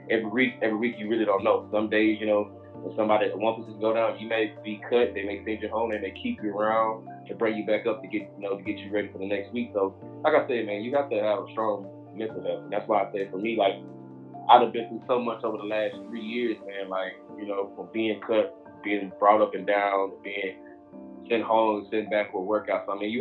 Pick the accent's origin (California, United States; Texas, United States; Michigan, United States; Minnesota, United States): Texas, United States; Houston; I'm from Houston, Texas. I went to the University of Texas, played for 5 years there